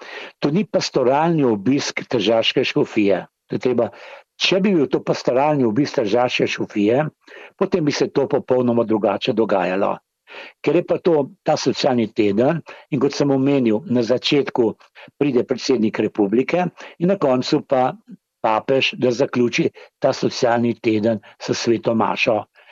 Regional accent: Trieste, Friuli-Venezia Giulia, Italy; ker mi smo tukaj Slovenci, so avtohtoni prebivalci, prav tako dolgo kot italijanski

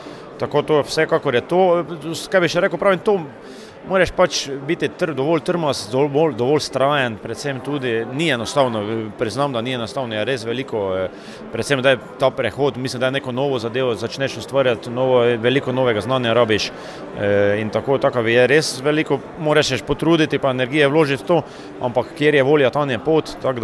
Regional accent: Vučja vas, Mura, Slovenia; iz Vučija vasi, prihajam iz ekološke kmetije Paldauf.

